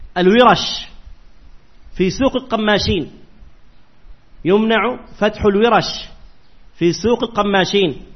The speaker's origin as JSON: {"language": "Arabic", "country": "Saudi Arabia", "said": "يسمى عندنا بالسعودية من اللي يسموه أنتم ورش"}